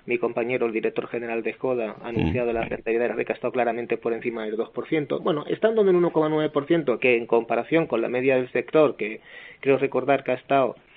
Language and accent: Spanish; Isla Cristina, Andalusia, Spain; O Isla Cristina, correcto, que me toca muy cerca, que es mi pueblo.